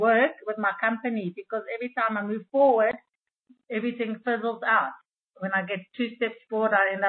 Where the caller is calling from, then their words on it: South Africa; From South Africa.